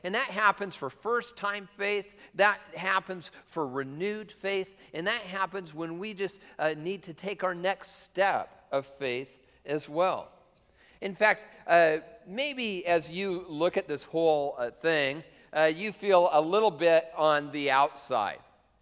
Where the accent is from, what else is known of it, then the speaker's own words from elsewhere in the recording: Tacoma, Washington, United States; Hey, I'm not from the east side, I'm from Tacoma. You know?